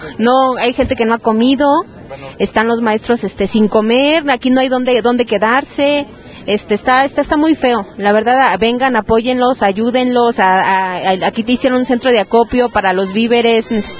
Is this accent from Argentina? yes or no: no; Mexico City, Mexico; yo vengo de aquí del DF, del sur de Lomas de Padierna.